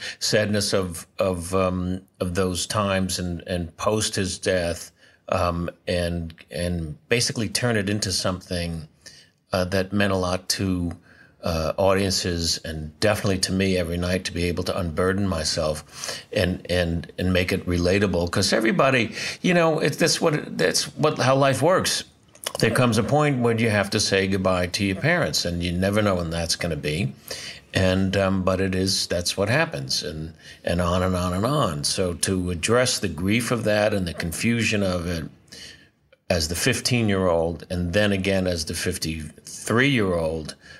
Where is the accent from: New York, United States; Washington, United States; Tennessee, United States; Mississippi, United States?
New York, United States; New York City; born there; I was born in New York City, Doctor's Hospital, March 14th, 1948.